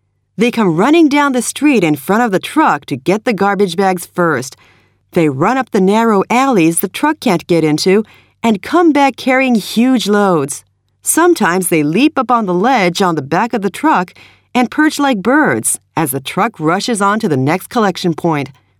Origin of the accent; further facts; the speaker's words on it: San Francisco, California, United States; I remember once in my hometown of San Francisco, it was discovered by some newspaper